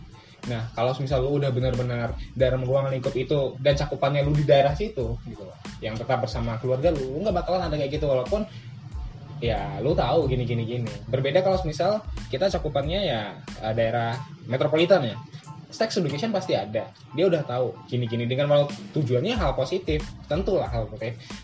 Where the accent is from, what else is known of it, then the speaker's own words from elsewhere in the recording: Bima, West Nusa Tenggara, Indonesia; Di ETB ya, di NTB letaknya mungkin di Bima.